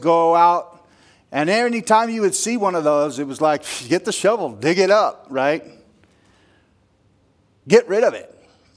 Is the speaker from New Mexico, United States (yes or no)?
yes; New Mexico, United States; Yeah, I'm from New Mexico, so it was known as loco weed, right?